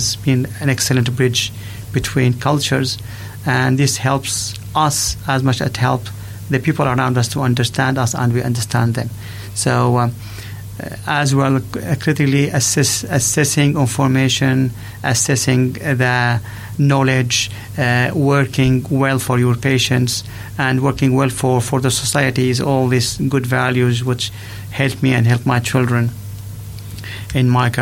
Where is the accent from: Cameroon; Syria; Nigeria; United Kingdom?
Syria; they know that I'm from Syria, they knew I am Muslim